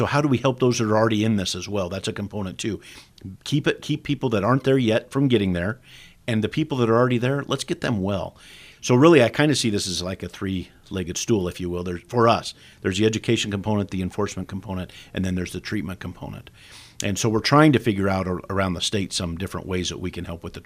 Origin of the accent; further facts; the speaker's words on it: Glenns Ferry, Idaho, United States; I grew up in Glens Ferry.